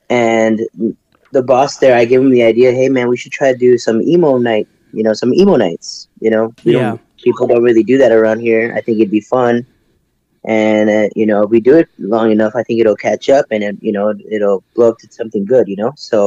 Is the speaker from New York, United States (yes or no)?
no; McAllen, Texas, United States; also born or lived in Minnesota; I'm from McAllen.